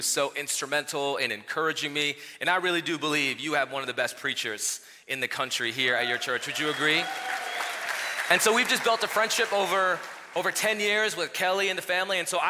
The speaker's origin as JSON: {"language": "English", "country": "India", "tie": "born or raised there", "said": "in the church I grew up in India"}